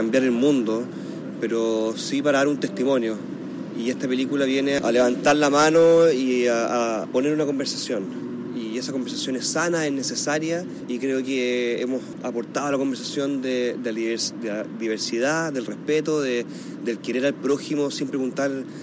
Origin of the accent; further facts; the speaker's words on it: Chile; cómo somos como sociedad, como chilenos, como cuánto nos cuesta aceptar a los que son distintos